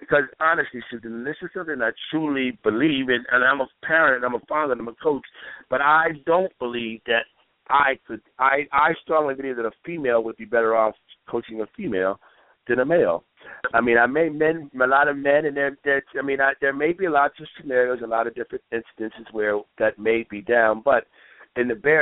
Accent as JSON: {"language": "English", "country": "United States", "said": "I look at our American players, and I mean, I'm American, so I'm a little bit biased"}